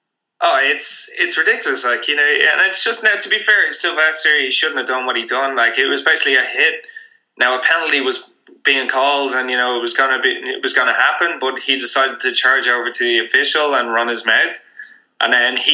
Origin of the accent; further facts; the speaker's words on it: Dublin, Leinster, Ireland; I'm nobody. I'm a guy from Dublin, like, who couldn't be further away, like, you know.